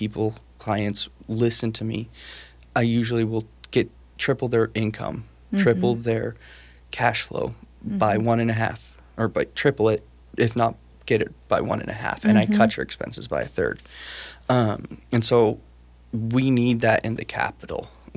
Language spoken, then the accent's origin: English; West Salem, Oregon, United States; I grew up in West Salem, attended then a private school called Western Mennonite, now Western Christian School, through middle school and high school.